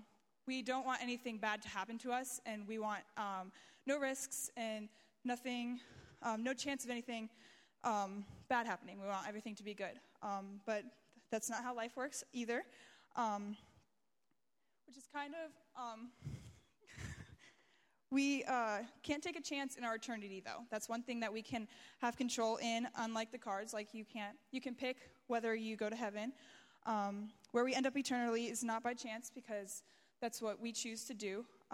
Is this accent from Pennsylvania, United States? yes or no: yes; Johnstown, Pennsylvania, United States; I'm from Johnstown, Pennsylvania.